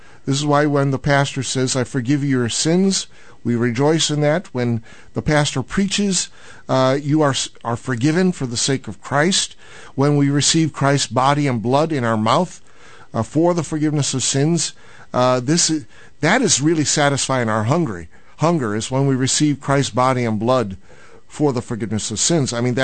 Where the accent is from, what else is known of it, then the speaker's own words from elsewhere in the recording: Chicago, Illinois, United States; growing up in Chicago as a Cubs fan taught me the theology of the cross.